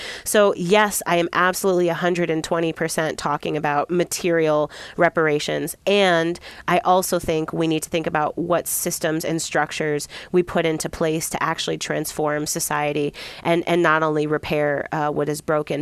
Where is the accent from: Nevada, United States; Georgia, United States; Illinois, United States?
Illinois, United States; Chicago; I'm very proud as a Chicagoan of the reparations ordinance that was passed here